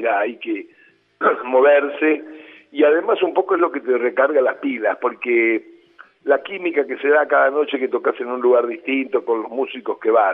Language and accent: Spanish; Rosario, Santa Fe, Argentina; acompañaba a mis padres que eran músicos y hacían eso por los pueblitos de Santa Fe, ya que somos de Rosario nosotros.